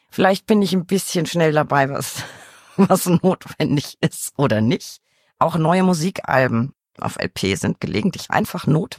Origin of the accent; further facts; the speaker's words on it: Bavaria, Germany; Ich komme ja aus Franken, das heißt fränkische, richtig deftige Küche.